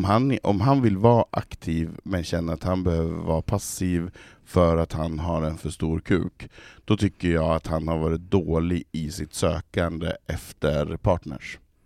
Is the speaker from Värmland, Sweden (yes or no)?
no; Västerås, Västmanland County, Sweden; Jag kommer från Västerås.